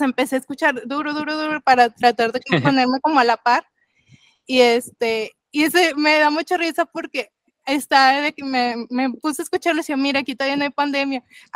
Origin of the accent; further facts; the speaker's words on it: Monterrey, Nuevo León, Mexico; aquí en lo personal, en Monterrey, yo soy de Monterrey